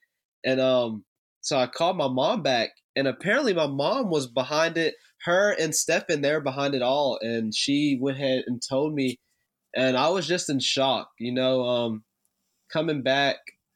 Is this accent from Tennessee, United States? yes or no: yes; Mount Pleasant, Tennessee, United States; also born or lived in Spring Hill; So I grew up in Mount Pleasant. We lived in Mount Pleasant for, I want to say, up until my seventh grade year. And then we moved to Spring Hill.